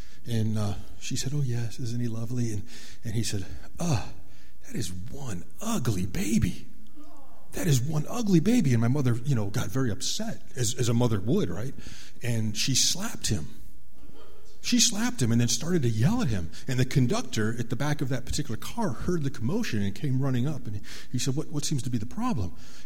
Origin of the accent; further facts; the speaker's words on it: Chicago, Illinois, United States; born there; I was born in Chicago, and they have the elevated train.